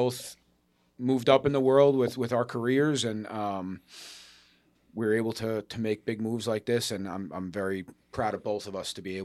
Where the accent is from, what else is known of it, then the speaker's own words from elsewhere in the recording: New Jersey, United States; Been a renter my whole life, and moving up this way from Bergen County. You know, born and raised in Bergen County. To come to Passaic County into the woods